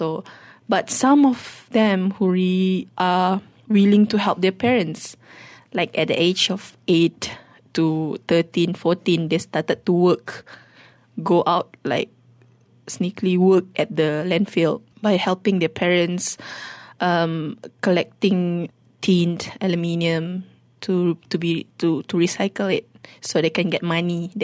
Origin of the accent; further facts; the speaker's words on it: Malaysia; English is a second language; being a Malaysian